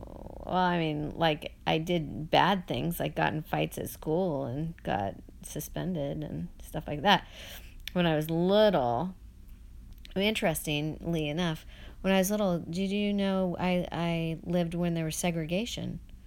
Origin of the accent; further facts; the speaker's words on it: Kansas, United States; I grew up in Kansas. Have you heard of that? It's in the middle of the country.